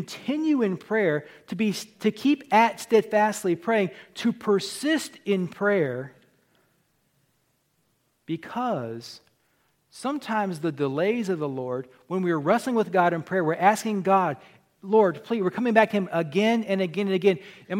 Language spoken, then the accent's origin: English; United States; I'm an American for crying out loud.